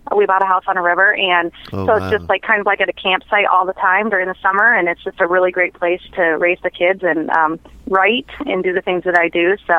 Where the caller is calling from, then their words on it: Big Rapids, Michigan, United States; I'm calling you from Big Rapids, Michigan, which is a little town kind of in the center of the state of Michigan.